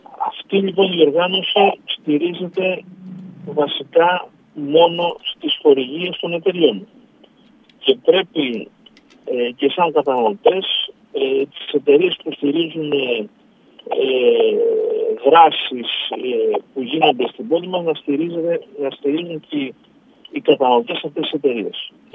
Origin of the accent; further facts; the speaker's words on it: Patras, Western Greece, Greece; όλοι μας σαν πατρινοί να το διαφημίζουμε